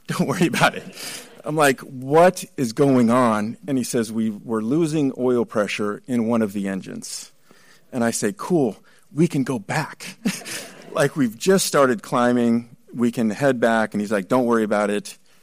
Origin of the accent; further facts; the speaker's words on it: Irvine, California, United States; also born or lived in Phoenix; now in Baltimore, United States; I was born in Phoenix, grew up in Irvine, California, and I've been in Baltimore for 15 years.